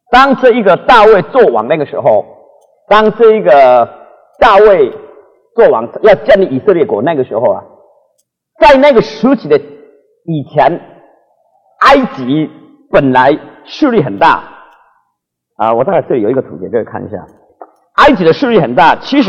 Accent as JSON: {"language": "Chinese", "country": "China", "said": "所以我们中国人在这个文化上贡献很大。"}